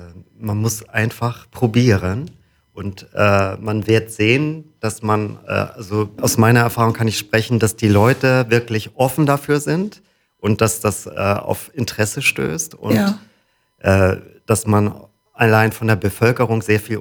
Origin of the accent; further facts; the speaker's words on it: Kiel, Schleswig-Holstein, Germany; moved away as an adult; also born or lived in Berlin; now in Wilster, Germany; Ja, ich bin geboren in Kiel und aufgewachsen in Kiel und dann mit 20 nach Berlin gegangen und habe dort als Musiker gelebt und gearbeitet, 30 Jahre.